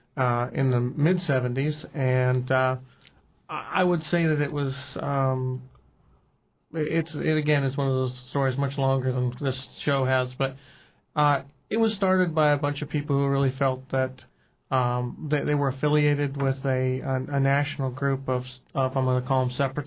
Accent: Alaska, United States; So it's funny, growing up in Southeast, I grew up here in the wintertime. We would commercial fish out of Valdez for 4 months in the summer, salmon seiners.

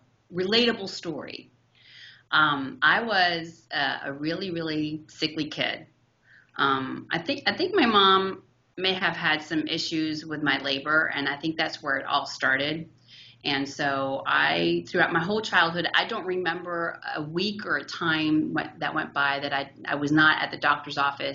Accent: Miami, Florida, United States; I grew up in Miami. Great town to grow up in the 70s. It was just awesome. The beach was my backyard.

